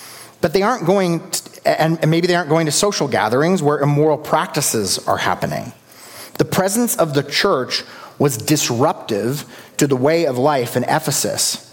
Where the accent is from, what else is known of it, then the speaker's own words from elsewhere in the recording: Canada; Get a little too comfortable with with being Canadian.